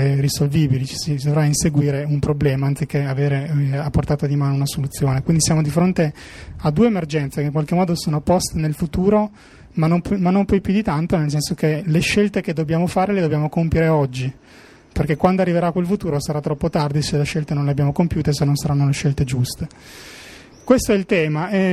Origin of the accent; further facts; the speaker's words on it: Trieste, Friuli-Venezia Giulia, Italy; vengo da Trieste, lavoro alla Sissa, sono un fisico di formazione